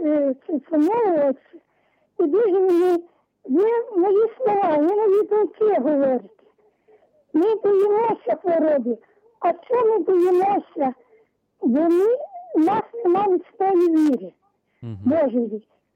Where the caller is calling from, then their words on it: Boryslav, Lviv Oblast, Ukraine; Навіки Борислав.